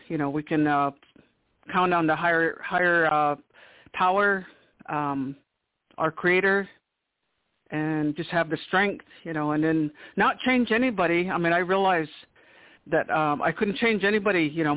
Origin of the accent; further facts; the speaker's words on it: Washington, United States; I'm Yakima descent from the Yakima Nation Reservation. It's in Washington. I grew up all my life there. I was raised with nine siblings to my mom and my adopted dad.